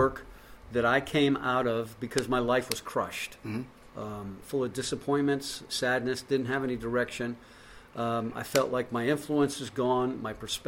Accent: Rotterdam, South Holland, Netherlands; I grew up in Rotterdam.

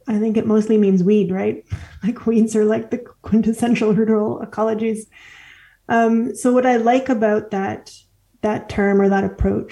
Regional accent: Alberta, Canada; from Treaty 6 Territory in Northern Alberta and what is lately called Canada. And … from Métis Nation

